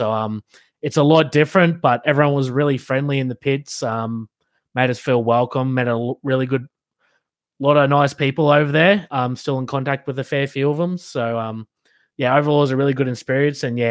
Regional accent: Australia; it's very hard to get over there as an Australian, obviously with visas and stuff like that.

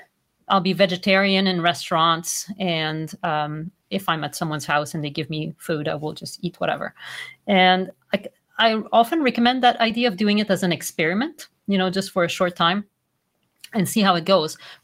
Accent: Quebec, Canada; English is a second language; I'm from a French background. I'm from Quebec, not from France.

